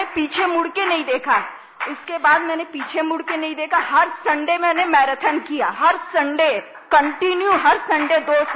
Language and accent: Hindi; Vapi, Gujarat, India; और मैं वापी गुजरात से हूँ